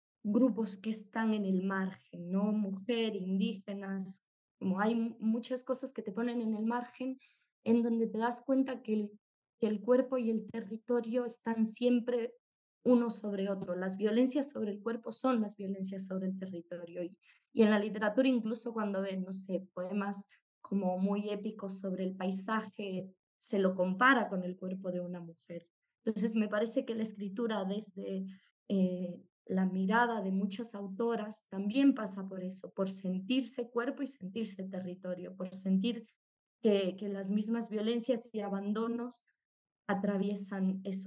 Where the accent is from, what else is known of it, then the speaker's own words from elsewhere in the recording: Ecuador; pero como ecuatorianos, me parece que es la lucha como más grande